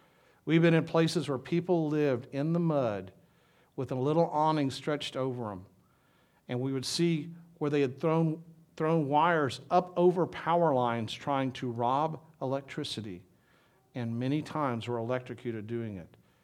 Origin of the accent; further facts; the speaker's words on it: Minden, Louisiana, United States; also born or lived in Tulsa; I grew up in Minden, which is, you know, the part of the Architects, and lived there and went and lived Tulsa 8 years, and I've been back here ever since then.